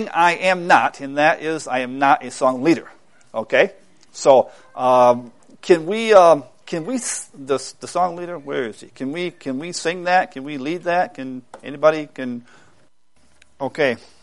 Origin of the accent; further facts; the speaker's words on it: New York, United States; I tell people that we are from New York, they immediately say, you're from the city. New York City. And I say, you know, friends, I am 6 hours from the city.